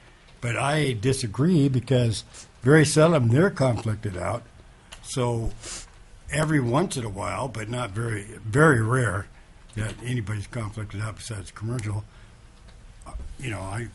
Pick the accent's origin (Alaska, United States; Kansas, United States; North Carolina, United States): Alaska, United States; But if I'm from Prince William Sound, everybody's from Yukon, Cook Inlet.